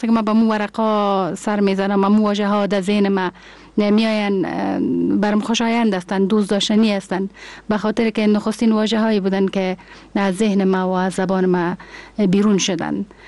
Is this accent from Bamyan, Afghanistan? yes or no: no; Kabul, Afghanistan; moved away as an adult; also born or lived in Peshawar; کودکی ما در شهر کابل سپری شده، در شهر تولد شدیم، در شهر بزرگ شدیم. مکتب ابتدایی را در شهر کابل خواندم و از لیسه مریم خیرخانه فارغ شدم. بعدش هم رای دانشگاه کابل شدم